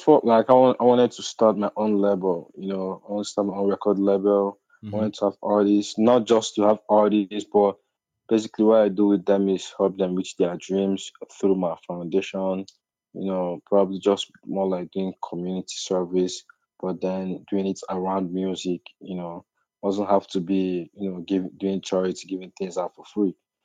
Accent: Southeast, Nigeria; I'm from Biafra in West Africa.

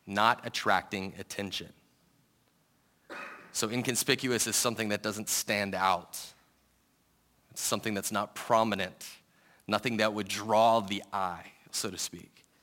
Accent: Georgia, United States; So I'm going to use Georgia, my home state

